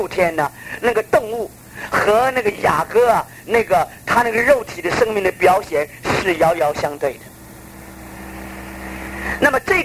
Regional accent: China; 那我们中国人有的时候不说一个魂一个魂，我们是一个人和另外一个人

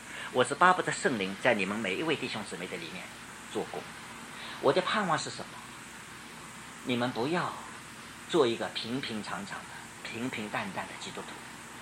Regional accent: Shanghai, China; 我们上海人的肩比较嫩的，没有挑惯了

